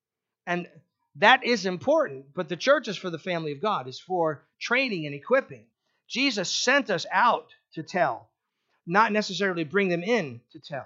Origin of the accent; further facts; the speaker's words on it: New York, United States; I grew up on Long Island on the blue collar side of the tracks.